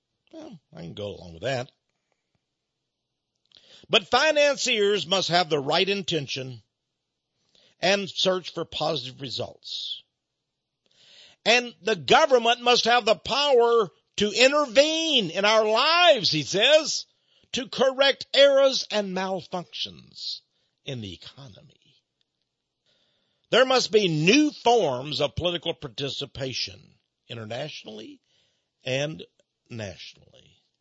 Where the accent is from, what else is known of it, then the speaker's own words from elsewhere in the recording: Deep South, United States; when I was a young man, black people were discriminated against quite severely, especially where I was raised in the Deep South.